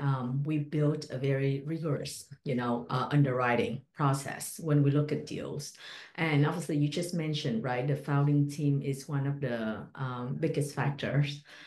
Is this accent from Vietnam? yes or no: yes; Vietnam; English is a second language; moved away as an adult; now in United States; I was born and raised in Vietnam. Right. I moved to the U.S. 17 years ago, and, English is a second language.